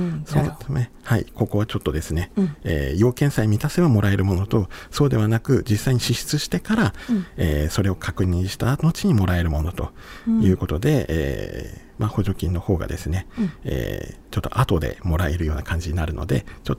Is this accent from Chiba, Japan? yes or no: yes; Chiba, Japan; moved away as an adult; 私の出身は、千葉でございまして、はい、千葉県出身で、高校卒業まではずっと千葉県におりました。